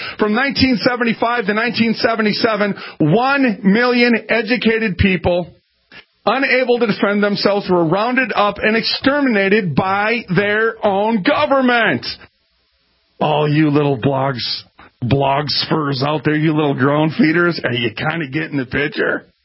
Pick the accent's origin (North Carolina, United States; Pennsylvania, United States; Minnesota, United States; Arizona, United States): Minnesota, United States; Minneapolis; I grew up in North Minneapolis, friends. And you would know it as the hood.